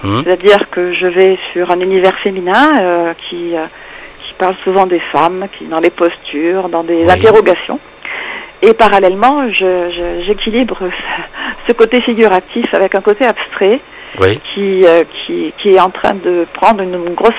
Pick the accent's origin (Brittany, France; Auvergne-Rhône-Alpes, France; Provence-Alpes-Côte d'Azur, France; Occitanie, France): Auvergne-Rhône-Alpes, France; Le Puy-en-Velay; Oui, je suis née au Puy, j'ai vécu au Puy et je continue ma carrière au Puy